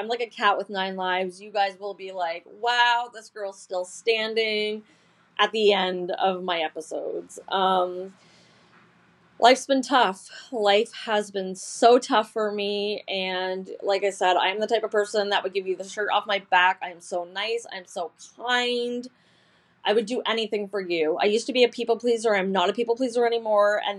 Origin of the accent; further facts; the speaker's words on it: Collingwood, Ontario, Canada; I was born on June 23rd, 1981 in Collingwood, Ontario, Canada. It was a very small town, and I was born and raised there.